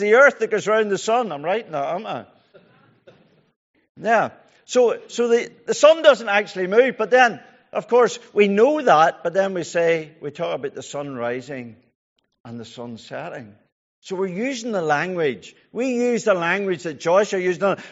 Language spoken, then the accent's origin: English; Kilkeel, Northern Ireland, United Kingdom; I come from Kilkeel, in case you don't know.